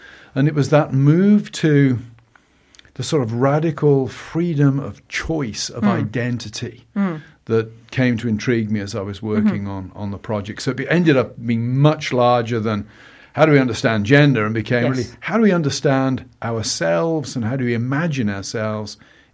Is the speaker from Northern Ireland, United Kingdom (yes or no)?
no; South West England, United Kingdom; I grew up in the West Country, mm-hmm.